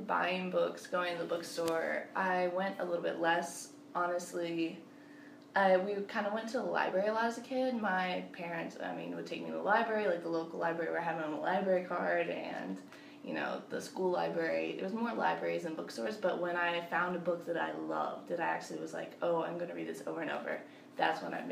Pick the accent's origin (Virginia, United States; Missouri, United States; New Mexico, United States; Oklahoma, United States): Virginia, United States; Mount Sydney; I actually grew up about 15 minutes away from JMU. Where would that be? It's Mount Sydney, Virginia. It's this tiny town.